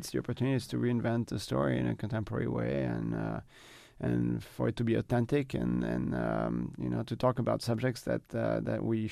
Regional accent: Senegal; also born or lived in France; now in Los Angeles, United States; actually I was born in France, but I was raised in Senegal. So I really started with African dance.

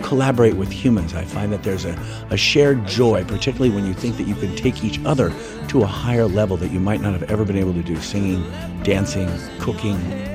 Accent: Seattle, Washington, United States; was from Seattle. I'm from Seattle.

